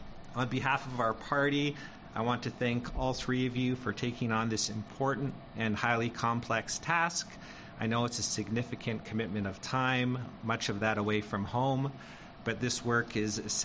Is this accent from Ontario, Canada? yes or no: no; Merritt, British Columbia, Canada; born there; I was born in Merritt, and I live in Merritt with my wife and my two young children.